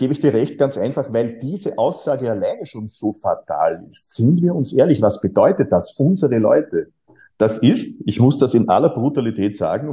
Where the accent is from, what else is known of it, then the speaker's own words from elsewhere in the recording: Austria; ich bin auf dem Land aufgewachsen, Grenze Niederösterreich, Oberösterreich in den 1970er Jahren.